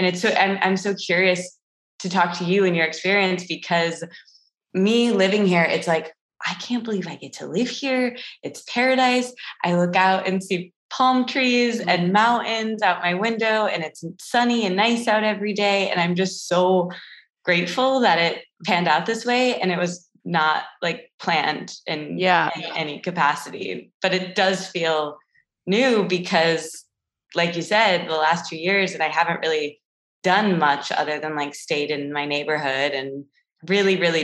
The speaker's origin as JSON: {"language": "English", "region": "Midwest", "country": "United States", "tie": "born or raised there", "said": "And, you know, growing up, I'm from the Midwest, like New York, I felt like I could, you see it so much on TV"}